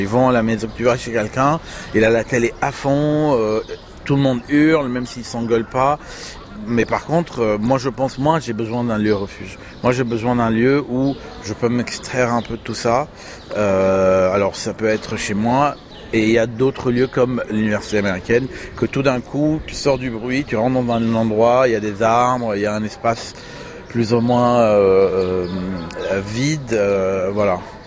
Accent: Hong Kong; Oui, je viens de Hong Kong et à Hong Kong, il y a quand même un des quartiers les plus peuplés du monde

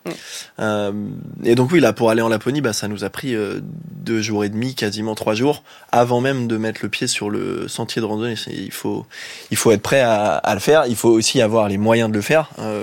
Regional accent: France; plus proche de chez nous, en France

